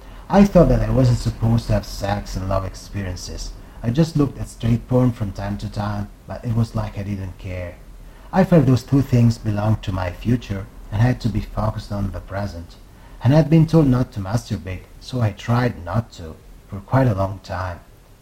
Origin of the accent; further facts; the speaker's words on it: Naples, Campania, Italy; English is a second language; I was born in Naples, in the south of Italy, in 1982.